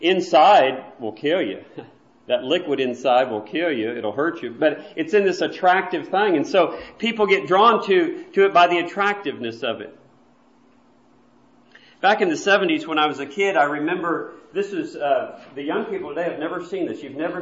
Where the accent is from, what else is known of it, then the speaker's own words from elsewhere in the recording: Texas, United States; And being born and raised in Texas, that was pretty cool to see a cowboy out riding on a horse.